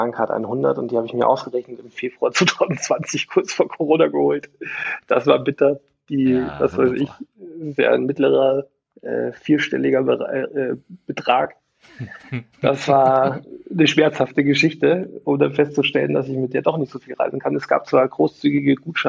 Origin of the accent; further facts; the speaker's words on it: Bavaria, Germany; now in Munich, Germany; Ich bin Oberpfälzer und die stehen ja bekanntermaßen mit den Franken so ein bisschen auf dem Kriegsfuß. Aber ich muss dazu sagen, ich spreche kaum ein Dialekt, wenn dann erst nach der 5. Mass und ich lebe seit über 30 Jahren schon in Oberbayern, also schön im schönen München.